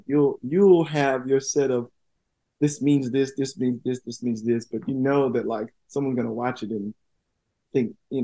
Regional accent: Tuskegee, Alabama, United States; I mean, I'm from Tuskegee

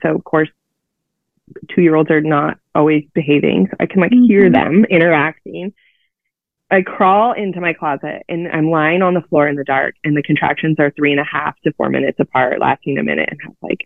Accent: California, United States; it reminded me of like playing in the waves as a kid, because I grew up in Orange County and at the beach

